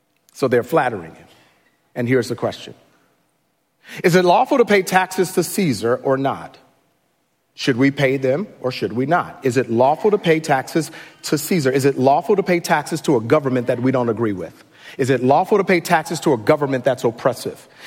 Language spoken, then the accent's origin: English; Chicago, Illinois, United States; So I grew up in Chicago, right? I grew up, everybody pretty much kind of know I grew up in Chicago.